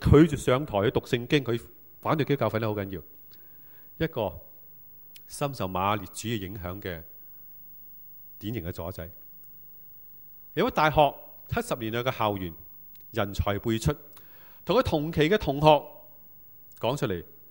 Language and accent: Chinese; Hong Kong; 让我们香港人能够接受这么多密集的信息